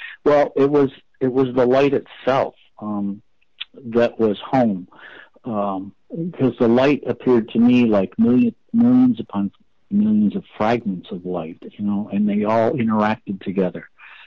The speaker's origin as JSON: {"language": "English", "town": "Sedona", "region": "Arizona", "country": "United States", "tie": "born or raised there", "said": "part of my childhood, I grew up in Sedona, so it was a very familiar area for me."}